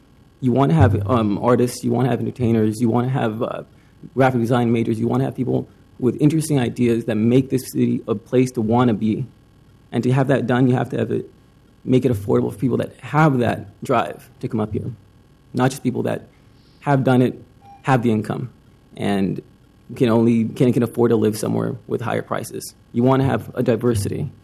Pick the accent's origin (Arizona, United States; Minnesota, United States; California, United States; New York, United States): California, United States; Los Angeles; now in Portland, United States; I just want to say the reasons why I moved to Portland. I came from Los Angeles about just over a year ago.